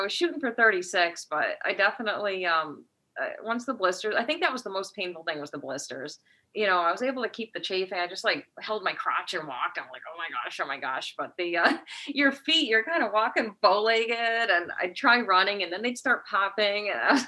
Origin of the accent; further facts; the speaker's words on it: Connecticut, United States; I'm from Connecticut originally. So my mom and dad still live in Connecticut.